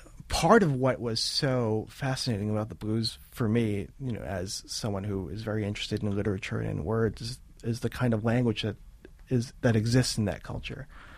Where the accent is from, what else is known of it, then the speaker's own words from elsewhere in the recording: United States; So I don't think I'm unique, because I'm Chinese American to write.